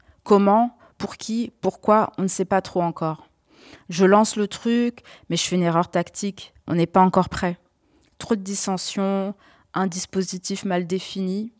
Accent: Le Havre, Normandy, France; je me reconnais dans son écriture dite « plate » parce que je viens du Havre, qui est tout à côté d'Yvetot.

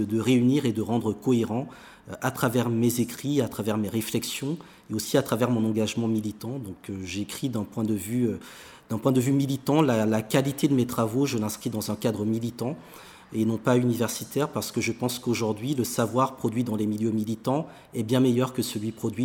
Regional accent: Benin; père vient du Bénin, ma mère vient de la Martinique, donc c'est l'Afrique et la diaspora, c'est toute l'histoire du panafricanisme. J'ai grandi au Bénin

